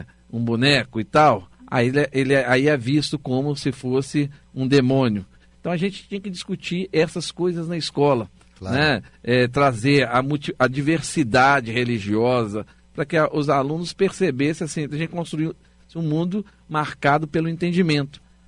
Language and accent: Portuguese; Ribeirão das Neves, Minas Gerais, Brazil; Olha, eu venho da periferia, né? Sou de Ribeirão das Neves